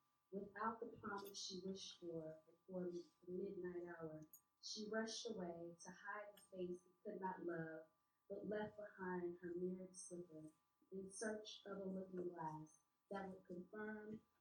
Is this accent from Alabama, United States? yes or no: no; New Orleans, Louisiana, United States; I'm from New Orleans originally.